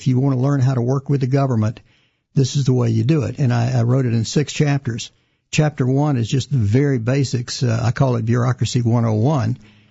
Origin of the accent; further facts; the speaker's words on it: Mississippi, United States; I grew up in Mississippi, in Mississippi College, got a master's degree from University of Tennessee